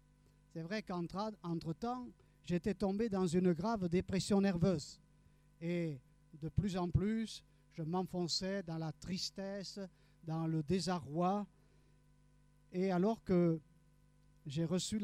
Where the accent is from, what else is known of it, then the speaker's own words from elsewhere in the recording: Occitanie, France; Et de retour chez moi, dans le Gers, je me souviens que je suis allé voir un de mes amis d'école.